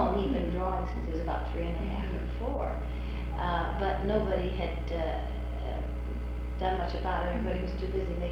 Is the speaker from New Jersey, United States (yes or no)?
no; Palo Alto, California, United States; My home was in Palo Alto, that's how you got to, I grew up in Palo Alto.